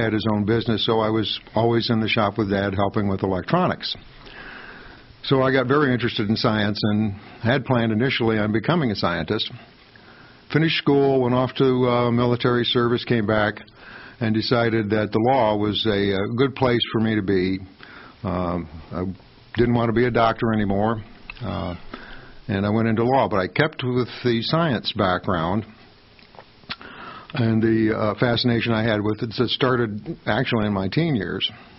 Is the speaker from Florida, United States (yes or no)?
yes; St. Petersburg, Florida, United States; Well, I grew up in St. Petersburg, as did Eve. We grew up about 5 miles apart.